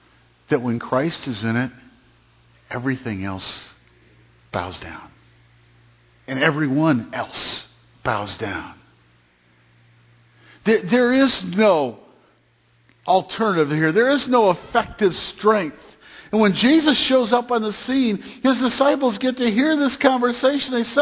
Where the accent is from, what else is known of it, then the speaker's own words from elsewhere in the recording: Detroit, Michigan, United States; I grew up in Detroit. I'm used to a lot more danger and violence than you are.